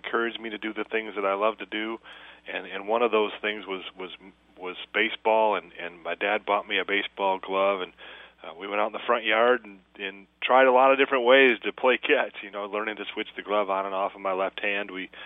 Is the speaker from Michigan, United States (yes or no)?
yes; Flint, Michigan, United States; And growing up in Flint, Michigan, we had a lot of great athletes.